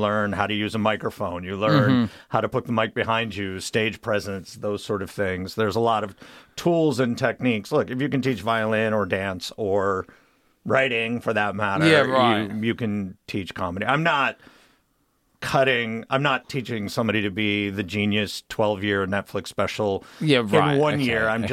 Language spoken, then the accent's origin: English; Schenectady, New York, United States; I grew up in Schenectady, New York, like upstate suburban.